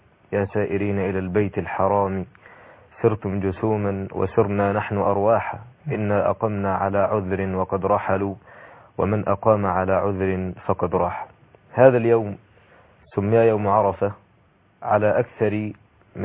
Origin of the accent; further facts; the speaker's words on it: Egypt; وأنا من مصر